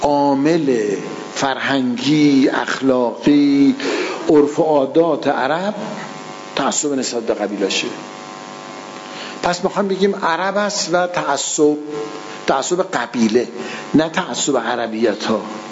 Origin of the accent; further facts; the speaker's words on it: Iran; مثل که ما مردم ایرانیم دیگه